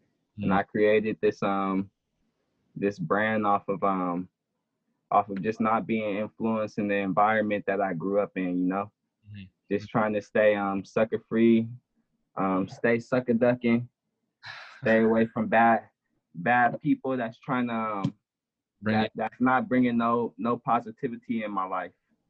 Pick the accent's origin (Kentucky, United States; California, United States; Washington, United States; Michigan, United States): California, United States; Skyline; I grew up in Skyline, California. Mm-hmm. And, you know, growing up there, you know, you be a part of the community a lot, let's just say that.